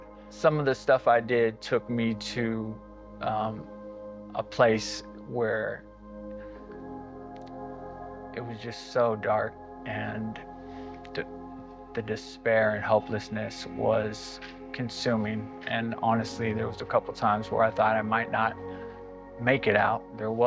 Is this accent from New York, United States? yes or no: no; Las Vegas, Nevada, United States; the kind of trauma and chaos that I experienced growing up in Las Vegas in a broken family.